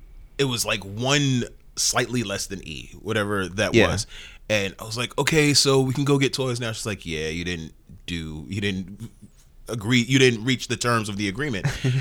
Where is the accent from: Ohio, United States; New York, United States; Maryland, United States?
New York, United States; New York City; I am originally from Rockaway, Bay Eight Hours stand up.